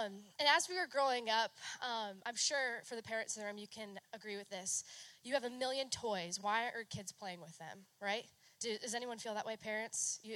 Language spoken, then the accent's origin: English; New Hampshire, United States; I grew up in New Hampshire, so there's like three stories in every house, and basements exist because it's not the swamp of Florida.